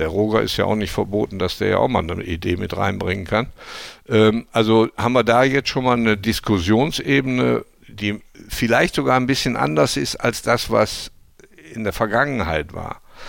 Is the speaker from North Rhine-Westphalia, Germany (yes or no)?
yes; Emmerich, North Rhine-Westphalia, Germany; Emmerich ist jetzt nicht weit weg, wird auch meine Heimatstadt bleiben.